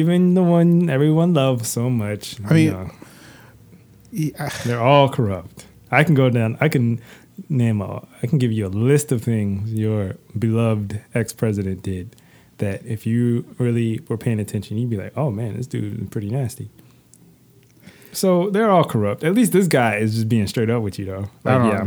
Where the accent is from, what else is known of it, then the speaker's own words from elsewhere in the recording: United States; moved away; Yeah, I mean, so, we were raised in America.